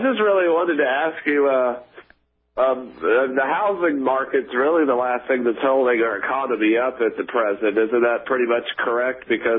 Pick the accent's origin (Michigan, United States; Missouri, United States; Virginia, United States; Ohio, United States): Virginia, United States; Lynchburg; I graduated from Liberty, and I'm the one from Lynchburg.